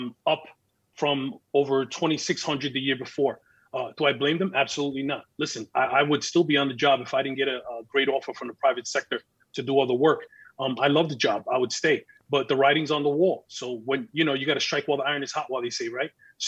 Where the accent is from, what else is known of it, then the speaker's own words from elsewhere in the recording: Bronx, New York, United States; I grew up in the Bronx. I worked in the Bronx as a police officer and a detective before going to the JTTF.